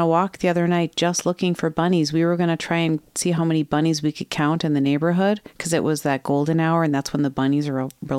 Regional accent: Minnesota, United States; now in Greenfield, United States; Minnesotan. We need garages. Yeah. I grew up with a garage.

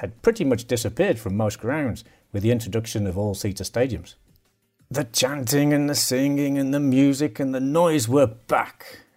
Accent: United Kingdom; One thing I notice as a Brit is that once you're at the ground, there's a complete absence of fast food joints.

